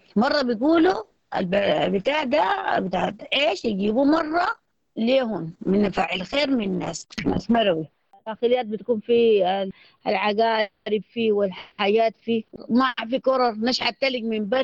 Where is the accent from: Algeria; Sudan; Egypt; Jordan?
Sudan; Khartoum; moved away; احنا نزحنا من الخرطوم.